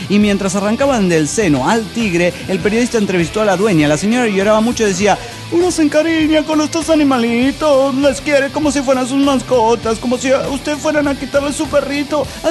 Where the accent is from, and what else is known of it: Mexico City, Mexico